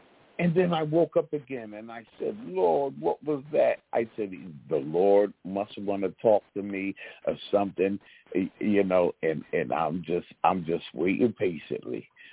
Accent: Ansonia, Connecticut, United States; I grew up in Ansonia Derby, Connecticut.

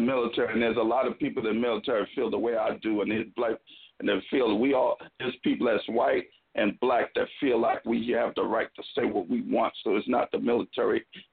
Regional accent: San Francisco, California, United States; I'm from San Francisco, California.

